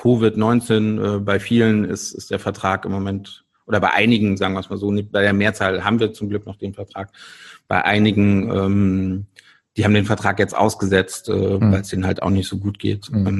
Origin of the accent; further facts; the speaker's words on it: Rhineland, Germany; Nein, wir sind Rheinländer.